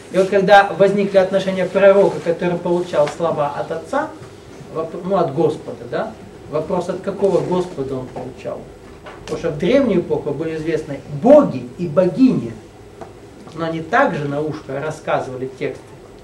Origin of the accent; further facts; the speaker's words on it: Nalchik, Kabardino-Balkaria, Russia; Вот я вырос в Нальчике, Кабардино-Балкарии, Кавказ. Школу там закончил.